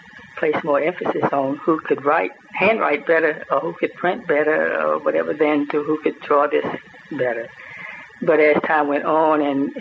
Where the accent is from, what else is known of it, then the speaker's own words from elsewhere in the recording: Refugio, Texas, United States; born there; I was born in Refugio, Texas, R-E-F-U-G-I-O.